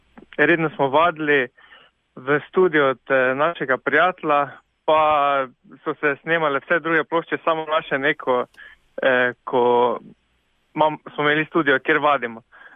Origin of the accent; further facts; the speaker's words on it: Styria, Slovenia; Ja, vsi smo, Štajerci, ja, vsi smo Štajerci, ja.